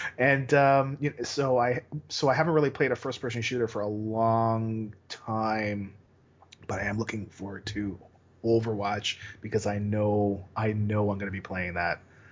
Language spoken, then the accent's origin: English; Toronto, Ontario, Canada; I'm from Toronto, or really close to there, but I am a Toronto boy.